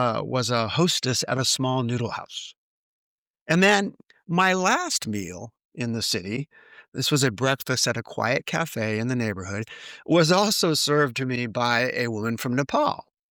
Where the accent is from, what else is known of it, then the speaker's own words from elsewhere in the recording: United States; I told him that I was from the United States and I'm a podcaster